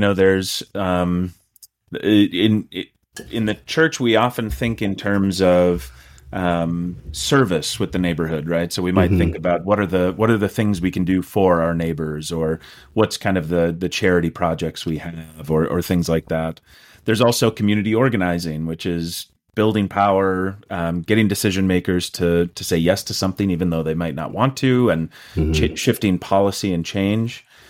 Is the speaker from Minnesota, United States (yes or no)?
yes; Rosemount, Minnesota, United States; I grew up in Rosemount, Minnesota, so just south of the Twin Cities here, but most of my family's from northern Minnesota.